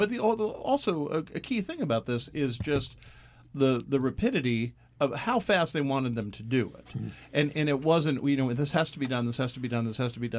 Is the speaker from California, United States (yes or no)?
no; Washington, District of Columbia, United States; I mean, I'm a kid from Washington, D.C. I grew up. My dad was a federal worker. We went up and down that mall a billion times growing up.